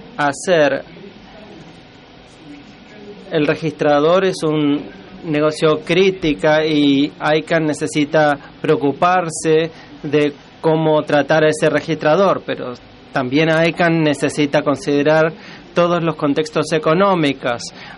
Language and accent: Spanish; Cameroon; soy de Camerún.